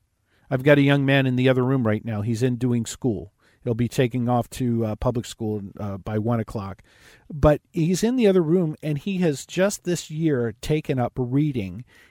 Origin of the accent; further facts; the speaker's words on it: California, United States; let's admit I was raised in California. The California mindset is coming to you.